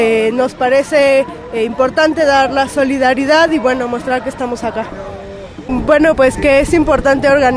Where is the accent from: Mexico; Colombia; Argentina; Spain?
Mexico; creemos que es importante que como mexicanos nos manifestemos